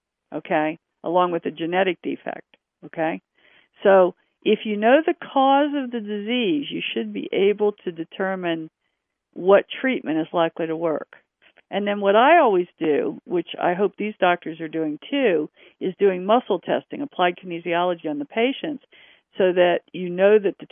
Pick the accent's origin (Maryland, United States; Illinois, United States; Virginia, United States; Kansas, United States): Kansas, United States; I'm from Kansas, right?